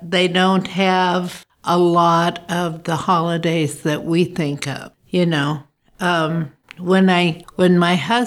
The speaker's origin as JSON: {"language": "English", "country": "Zimbabwe", "tie": "born or raised there", "said": "When I was a little girl, I grew up in Africa. My parents were missionaries, and we were in what was then Southern Rhodesia, which is now Zimbabwe."}